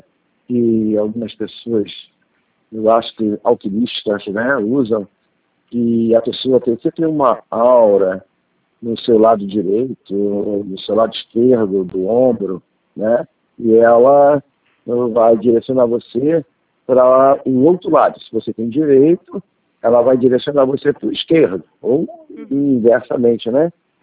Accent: Penha, Brazil; Eu nasci e cresci na Penha.

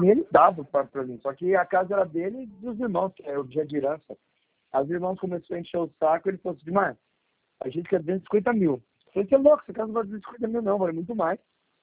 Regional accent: Osasco, São Paulo, Brazil; Eu sou de Osasco, vocês que me ligaram.

